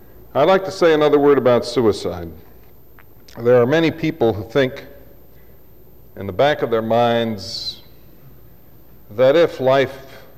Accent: Madison, Wisconsin, United States; My hometown is Madison, Wisconsin. Nice little town. The other big city in Wisconsin is Milwaukee.

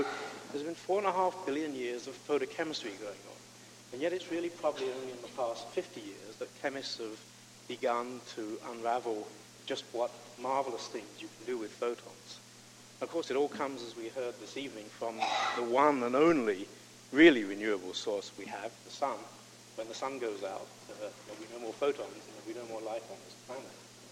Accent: Canada; now in Vancouver, Canada; So I assume that I was asked to give the thanks because as a Canadian chemist, I've known Professor Gillette for many years.

